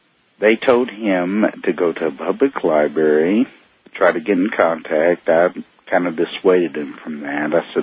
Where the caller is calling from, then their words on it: United States; I'm calling from the U.S., that's all I can say.